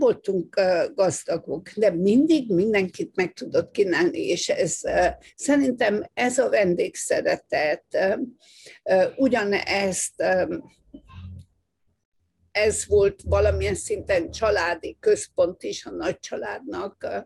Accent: Satu Mare, Harghita, Romania; az is a gyerekkoromból gyökerezik. Máréfalván születtem, mondhatnám idézőjelben, hogy kézműves családban, de tudod, régi földműves család, abból éltek meg a szüleim

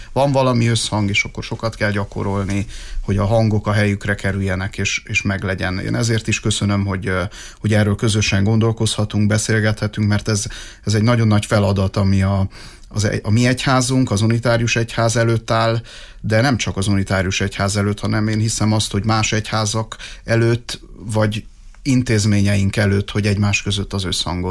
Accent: Cluj-Napoca, Cluj County, Romania; Kolozsváron születtem, az életem legnagyobb részét gyerekkoromnak, fiatalkoromnak ott éltem

